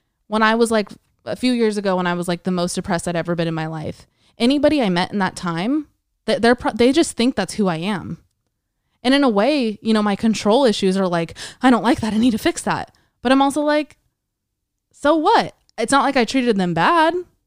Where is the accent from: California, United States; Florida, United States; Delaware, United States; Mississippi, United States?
California, United States; We grew up in the East Bay.